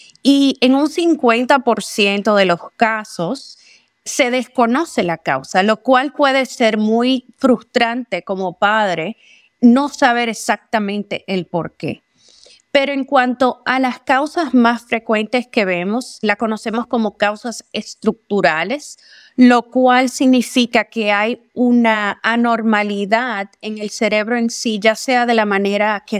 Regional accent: Dominican Republic; Yo soy originalmente de la República Dominicana y vine aquí a este país a entrenarme en cuanto a trastornos neurológicos y la epilepsia específicamente en niños

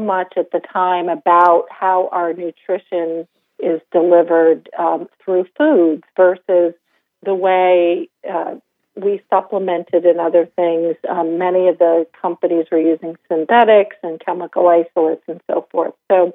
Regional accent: Vermont, United States; Again, I grew up in Vermont.

